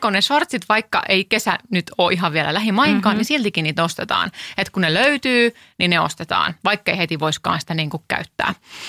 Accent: Ostrobothnia, Finland; Ja mietinkin Pohjanmaat, kun mä oon kotosin

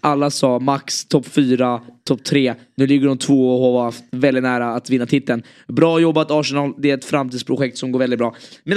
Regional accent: Sweden; Vi är svenskar, vi kan inte vara så här.

